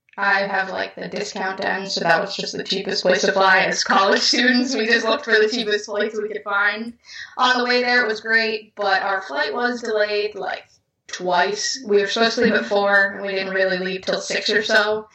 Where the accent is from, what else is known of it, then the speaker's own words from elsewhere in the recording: Milwaukee, Wisconsin, United States; I'm from the Milwaukee area of Wisconsin.